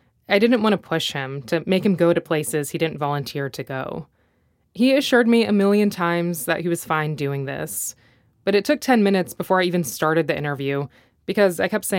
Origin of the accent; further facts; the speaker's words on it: United States; This was true even for me, and I grew up in the States.